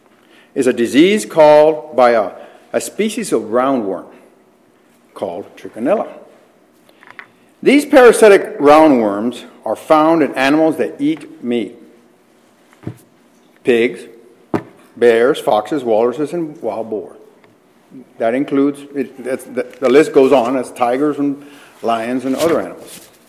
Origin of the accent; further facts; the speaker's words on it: Mexico; When I was brought up in Mexico, and I'd go to the landfill on occasion to dump trash.